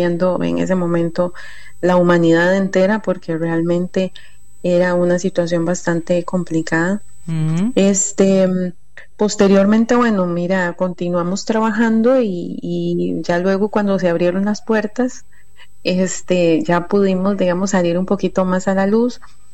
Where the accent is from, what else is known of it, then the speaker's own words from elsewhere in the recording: Costa Rica; yo vengo, bueno, yo soy costarricense, obviamente, ¿verdad?